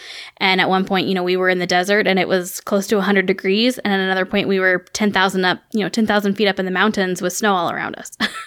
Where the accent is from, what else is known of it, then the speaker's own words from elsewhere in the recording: Indiana, United States; Growing up in Indiana, I don't think I ever heard a single thing uttered about Utah like my entire life.